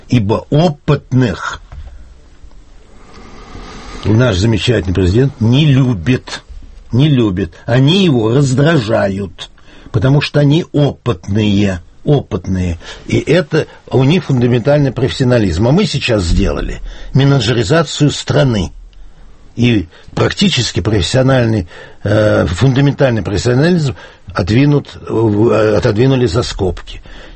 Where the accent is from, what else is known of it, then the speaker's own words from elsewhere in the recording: Saint Petersburg, Russia; я вообще коренной питерец, вариант питерца на Москву – это вариант роковой вдвойне